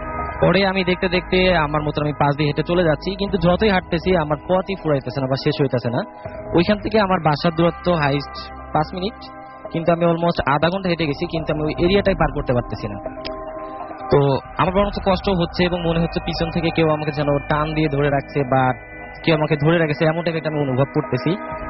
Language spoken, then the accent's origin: Bangla; Kaliganj, Khulna Division, Bangladesh; now in Barmi, Bangladesh; আমার গ্রামের বাড়ি হচ্ছে সাতক্ষীরা জেলা কালীগঞ্জ থানা।